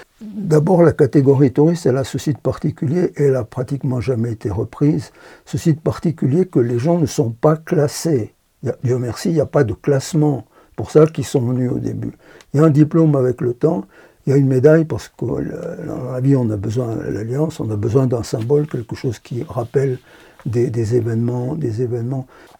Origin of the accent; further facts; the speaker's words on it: Sierre, Valais, Switzerland; also born or lived in Zinal; originaire de Zinal, ma mère est née à Zinal. Mon père est né à Saint-Luc, bourgeois de Saint-Luc. Moi, je suis né à Sierre, mais j'ai passé mes 30 premiers étés à Zinal.